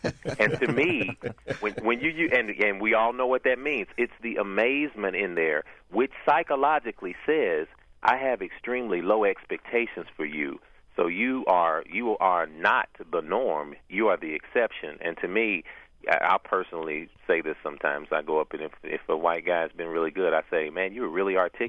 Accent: the South, United States; And when I'm sitting on a panel, and I'm from the South even, it's so interesting because I get this a lot down here.

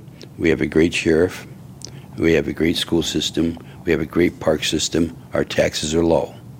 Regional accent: Binghamton, New York, United States; I'm a New Yorker, but I brought my Republican values from New York down to Georgia.

